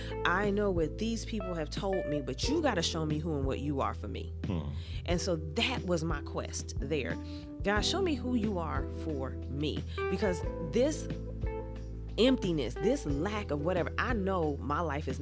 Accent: Detroit, Michigan, United States; I come from Detroit. We hustle. We get out there.

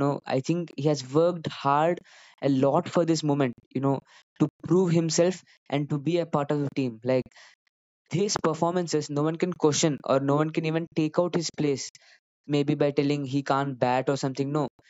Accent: India; Well, as an Indian, you see, it has been phenomenal seeing Virat Kohli performing it for the team

